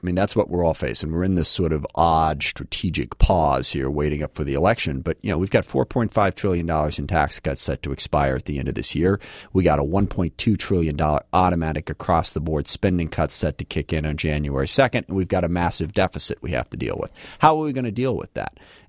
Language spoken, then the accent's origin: English; SeaTac, Washington, United States; I grew up in SeaTac. I grew up in South King County, which is the most diverse area in the state right there.